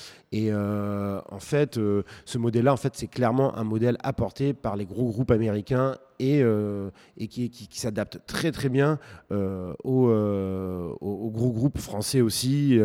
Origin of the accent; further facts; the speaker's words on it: Bergerac, Nouvelle-Aquitaine, France; Je suis originaire de Bergerac et il se trouve que mes parents étaient fleuristes et on avait un magasin en face du cinéma à Bergerac